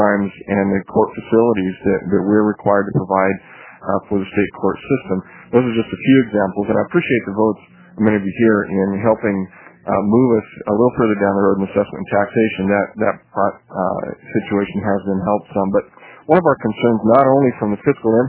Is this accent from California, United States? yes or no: no; Oregon, United States; I am from Yamhill County, which is right in the heart of wine country.